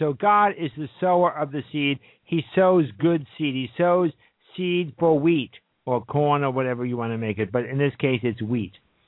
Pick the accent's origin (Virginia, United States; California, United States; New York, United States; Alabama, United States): New York, United States; New York City; growing up in New York City, that's where I was born and raised, in the Kingsbridge section, Fordham Avenue, all that kind of business. Actually, Marble Hill is my neighborhood area.